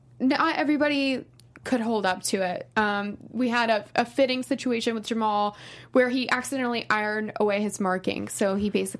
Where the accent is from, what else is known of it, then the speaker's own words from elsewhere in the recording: Tampa, Florida, United States; No, I'm from Florida, too, which is also super diverse. I'm from Tampa. It's a largely Cuban community.